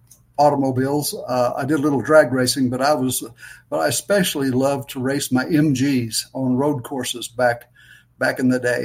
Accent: Cushing, Oklahoma, United States; on the KUSH, which is the radio station for my hometown, Cushing, Oklahoma.

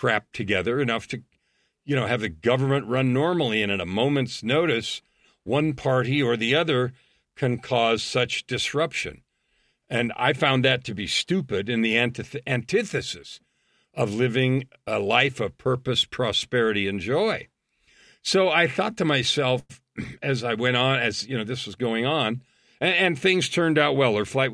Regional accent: California, United States; born there; even though I was born in California.

